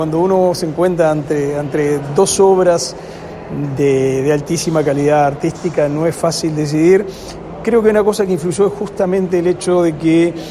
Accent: Uruguay; lo que somos los uruguayos.

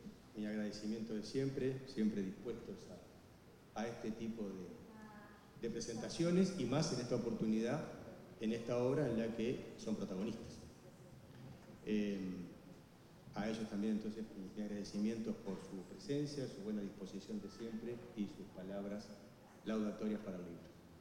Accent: Uruguay; lo que nos caracteriza como uruguayos

